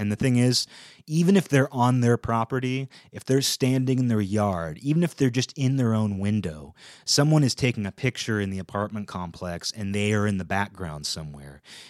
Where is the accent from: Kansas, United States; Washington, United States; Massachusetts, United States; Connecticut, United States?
Washington, United States; Redmond; When I was growing up in Redmond, Microsoft had bought just a huge amount of property, acreage.